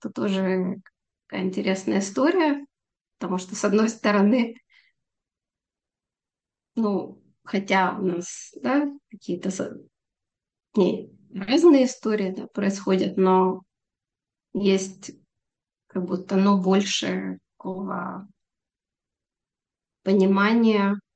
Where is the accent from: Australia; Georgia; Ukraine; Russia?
Ukraine; Kharkiv, Kharkiv Oblast; moved away as an adult; now in Israel; я родилась в Харькове, жила в Харькове до 18 лет. Вот, и последние более 30 лет я проживаю в Израиле. И, собственно, здесь уже обучалась. То есть в Харькове я еще успела поучиться в медучилище.